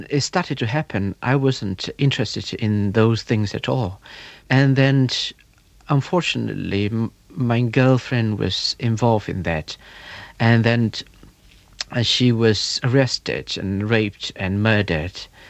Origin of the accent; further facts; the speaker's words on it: Myanmar; moved away; were killed on the streets of Burma. And then the military coup happened by September. So I had to flee my hometown and went into the jungle.